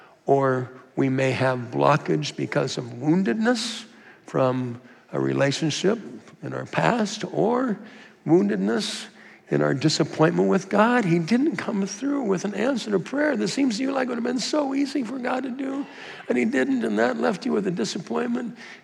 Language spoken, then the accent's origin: English; Minnesota, United States; I say milk, I'm from Minnesota.